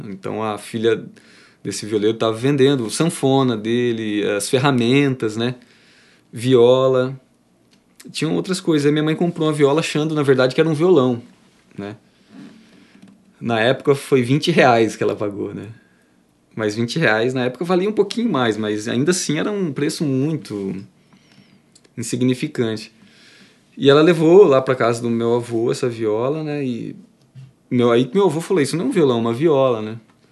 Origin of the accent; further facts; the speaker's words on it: Limeira, São Paulo, Brazil; Sou natural de Limeira, São Paulo. Interior de São Paulo, né? Uma cidade ali na região de Campinas. Perto também de Piracicaba.